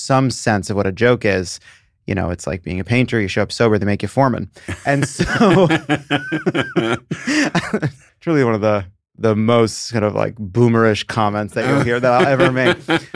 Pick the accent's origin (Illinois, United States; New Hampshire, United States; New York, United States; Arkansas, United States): New York, United States; It was I grew up on Long Island, Jewish parents. My father ran a box factory. My mother had worked at department stores and then became a homemaker.